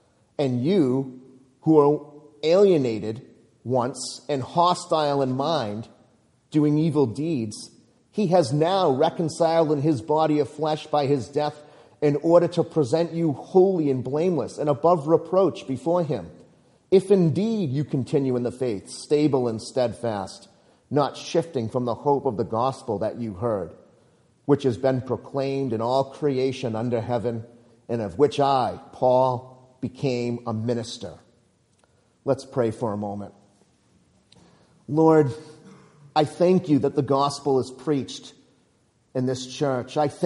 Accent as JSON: {"language": "English", "town": "Plymouth", "region": "Massachusetts", "country": "United States", "said": "I'm from Plymouth, and in Plymouth I reside right now."}